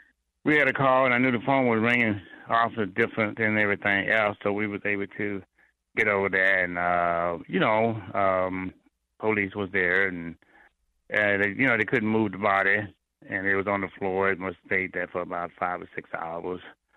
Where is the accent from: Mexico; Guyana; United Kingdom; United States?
United States; the South; I'm from the South Jim Crow area, and I was able to put everything behind me